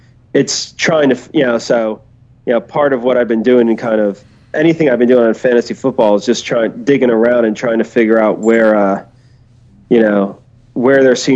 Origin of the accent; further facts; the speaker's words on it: New Jersey, United States; I grew up in New Jersey, so you know, so New Jersey is like a 2/3 Giant.